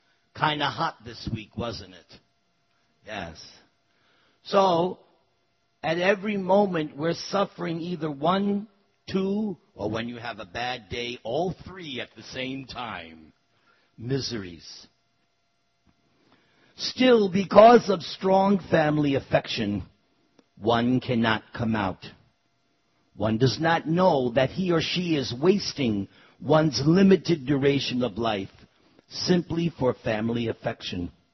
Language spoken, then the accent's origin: English; New York, United States; accent: New York; you can tell by my accent. Oh, he's from New York. And sometimes I go back to New York.